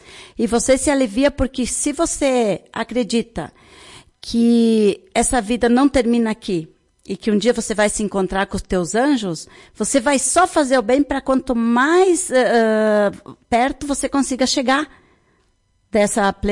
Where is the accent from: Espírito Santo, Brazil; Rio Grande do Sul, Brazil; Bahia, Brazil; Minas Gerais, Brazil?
Rio Grande do Sul, Brazil; Ibiaçá; como eu sou de lá da região de Ibiaçá